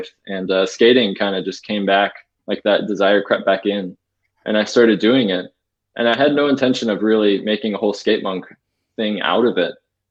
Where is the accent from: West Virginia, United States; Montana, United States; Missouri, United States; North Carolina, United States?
North Carolina, United States; also born or lived in California; I was born in California and raised in North Carolina and went to school in Denver.